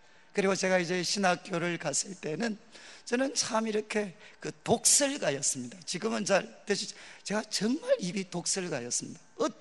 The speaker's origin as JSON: {"language": "Korean", "region": "Daegu", "country": "South Korea", "tie": "born or raised there", "also_born_or_lived": "Seoul", "said": "제가 이제 서울에 가서 있다가 대구 고향에 내려오면"}